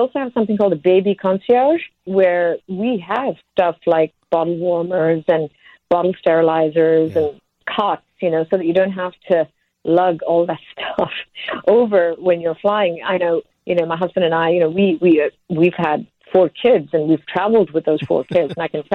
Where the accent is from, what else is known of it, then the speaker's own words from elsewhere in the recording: Singapore; now in Portugal; My husband is Swiss. I'm originally Singaporean. And, you know, we call Portugal home now.